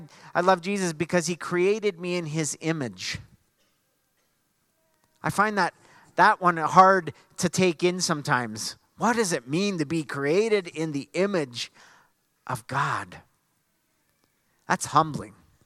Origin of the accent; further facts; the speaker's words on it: Canada; hey, we're from Canada.